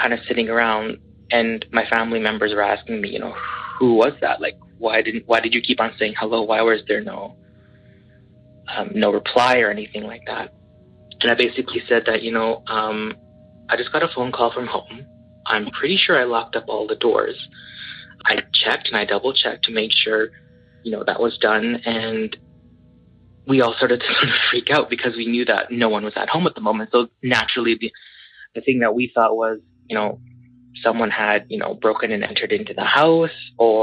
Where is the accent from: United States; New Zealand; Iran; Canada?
Canada; Edmonton, Alberta; I'm actually from Edmonton, Alberta, Canada.